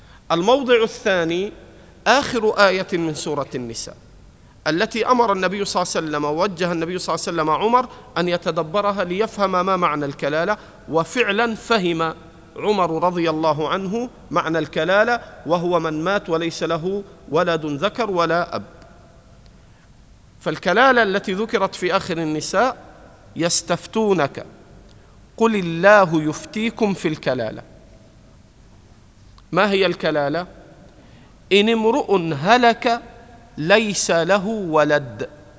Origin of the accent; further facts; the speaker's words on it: Egypt; لذلك إحنا عندنا في مصر تعبير الناس بيضحكوا بهذه اللفظة